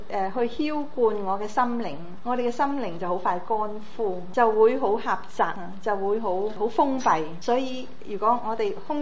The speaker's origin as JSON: {"language": "Cantonese", "country": "China", "said": "咁我哋中国人咧有好多书吓"}